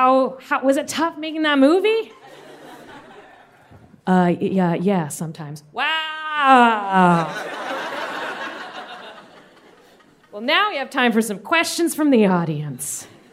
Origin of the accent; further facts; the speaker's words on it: Florida, United States; I am from Florida.